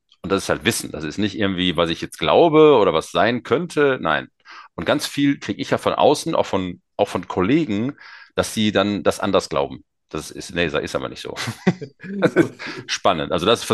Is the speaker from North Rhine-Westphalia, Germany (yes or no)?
yes; Bochum, North Rhine-Westphalia, Germany; born there; Ich bin im Grunde Bochumer, aber ich bin ja in Bochum geboren. Deswegen Bochum, ja.